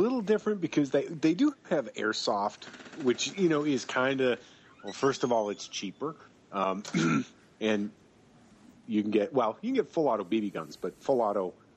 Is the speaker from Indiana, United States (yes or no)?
no; Texas, United States; originally from North Texas.